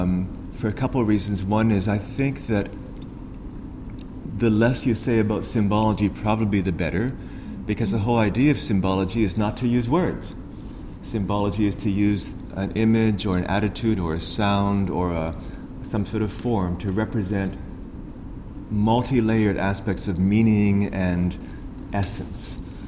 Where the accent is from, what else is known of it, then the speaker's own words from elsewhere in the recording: Vancouver, British Columbia, Canada; and I'm from Vancouver via a few other places.